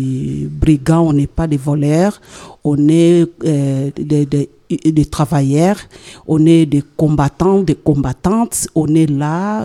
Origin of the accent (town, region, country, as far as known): DR Congo; moved away